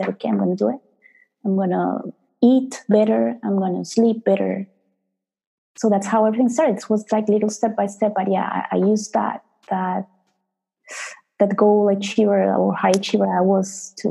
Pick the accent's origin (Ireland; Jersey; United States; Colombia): Colombia; So I remember growing up in Colombia, in the 80s